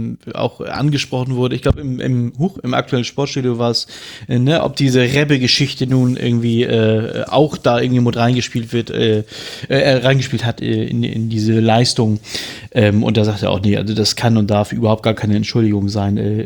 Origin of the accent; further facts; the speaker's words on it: Hamburg, Germany; Ich als Hamburger darf das, ich als HSV.